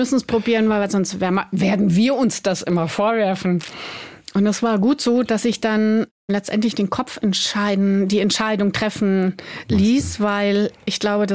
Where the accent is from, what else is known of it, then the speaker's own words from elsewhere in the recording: Ismaning, Bavaria, Germany; obwohl ich meine Kindheit in Ismaningen, ich bin ja Ismaningerin, geliebt habe und diesen Ort immer noch und meine Heimat immer noch liebe